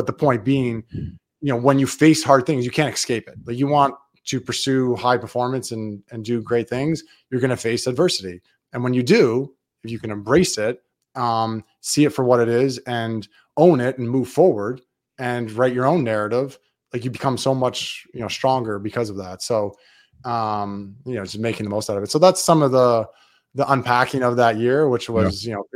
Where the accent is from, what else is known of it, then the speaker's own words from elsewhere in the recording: North Bay, Ontario, Canada; The hardest part was I'm in my hometown, which is a smaller hometown, North Bay, Ontario, like 50,000.